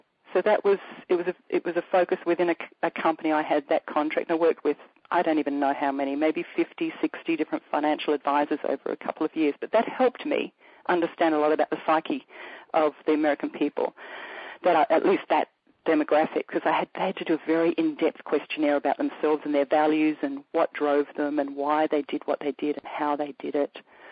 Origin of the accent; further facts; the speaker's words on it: Australia; moved away as an adult; now in United States; as I moved from Australia, I married a coach who I met at the ICF conference in 1999 in Florida, and we got married at the end of 2001. And it was just easier for us to move to the US than Australia